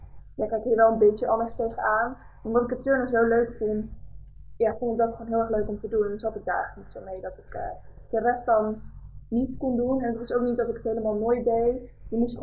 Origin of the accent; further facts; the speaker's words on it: Overijssel, Netherlands; Ik ben eigenlijk opgegroeid in een heel klein dorpje in de buurt van Deventer. Weensp heet het.